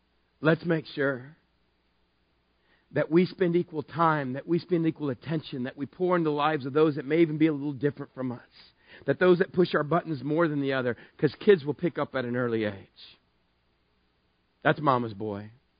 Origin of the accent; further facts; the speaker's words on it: Texas, United States; Growing up in West Texas, we're 10 months out of the year. You can die if you go outside. It's so hot.